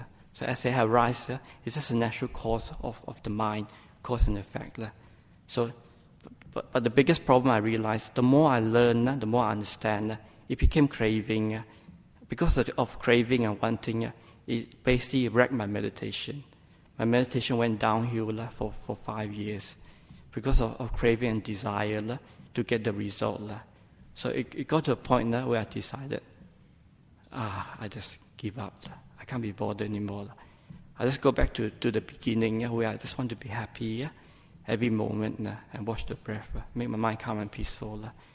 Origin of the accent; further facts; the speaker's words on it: Christmas Island; also born or lived in Malaysia; I was born in Malaysia, and I moved from Malaysia to Christmas Island when I was roughly about 7. And from there, I spent most of my life there.